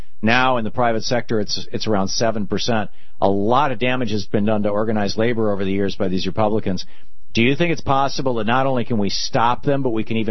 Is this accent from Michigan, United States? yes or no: yes; Lansing, Michigan, United States; also born or lived in Grand Rapids; Bill, I was born in Grand Rapids. I grew up in Lansing, Michigan. I've been in that state capitol a lot of times.